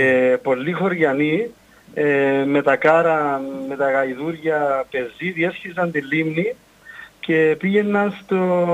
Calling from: Paralimni, Famagusta District, Cyprus; από το Παραλίμνη και θα ήθελα να αναφέρω έναν θαύμα το οποίο είχε γίνει πριν πάρα πολλά χρόνια στο Παραλίμνη

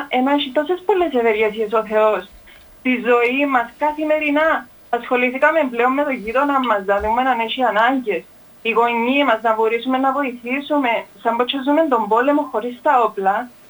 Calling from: Nicosia, Nicosia District, Cyprus; είμαι από Λευκοσία.

